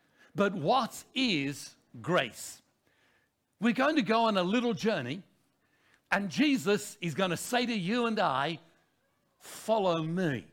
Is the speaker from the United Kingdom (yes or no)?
yes; England, United Kingdom; I said, well, I was born in England. What did she say? Huh. I'm English.